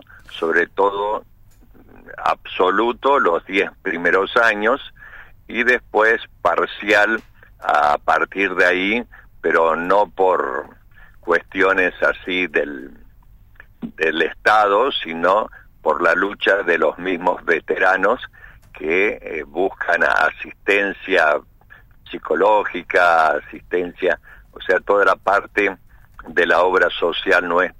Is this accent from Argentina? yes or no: yes; Argentina; ahora es nosotros como pueblo argentino, como sociedad